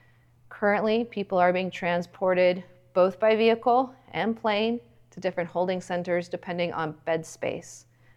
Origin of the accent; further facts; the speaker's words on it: Wyoming, United States; Most of our detentions, at least in the center of the country, and I'm from Wyoming